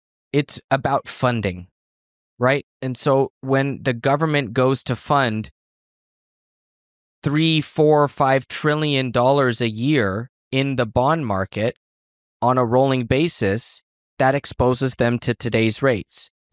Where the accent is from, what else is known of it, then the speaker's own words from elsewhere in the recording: United States; And as an American, I see the validity in approaching those things before the Bitcoin thing